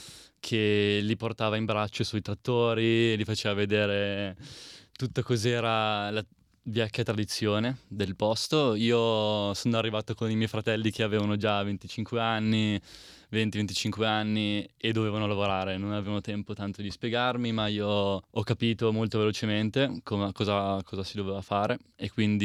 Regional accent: Cella Monte, Piedmont, Italy; Sono qua dal 16 ottobre, sono arrivato qua volando da Milano, ma sono dal Piemonte, un paesino circa un'ora da Torino, Cellamonte.

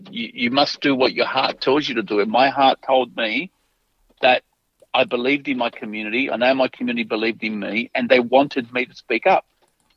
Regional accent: Fairfield, United States; born there; I was born in Fairfield and I love the community and the area where we live

